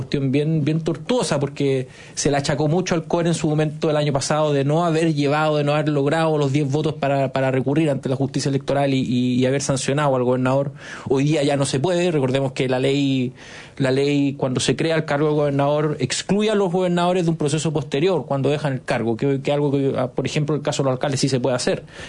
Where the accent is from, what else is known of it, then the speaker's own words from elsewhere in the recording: Biobío, Chile; Yo vengo de Biobío, que es una región donde también hubo un escándalo brutal.